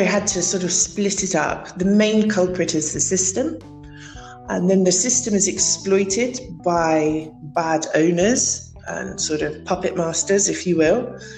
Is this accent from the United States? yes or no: no; United Kingdom; now in Albania; I'm British